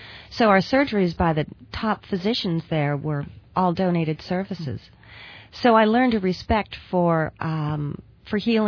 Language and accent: English; West Hartford, Connecticut, United States; when I was growing up in West Hartford, Connecticut many years ago.